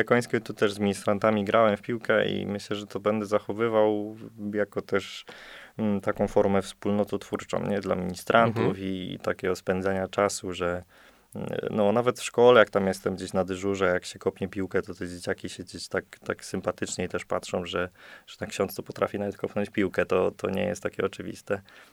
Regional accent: Greater Poland Voivodeship, Poland; Pochodzę z parafii świętego Benedykta w Chlewie. Moja parafia jest już w województwie łódzkim, chociaż ja tak oryginalnie, moja wioska rodzinna jest jeszcze w Wielkopolsce. Tak na takim skraju województw wielkopolskiego i łódzkiego.

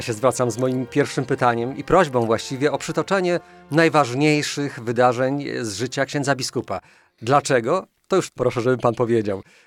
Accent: Broniszewo, Kuyavian-Pomeranian Voivodeship, Poland; Wychowałem się w parafii Broniszewo, która jest położona nad piastowskim Gopłem w dorzeczu Noteci.

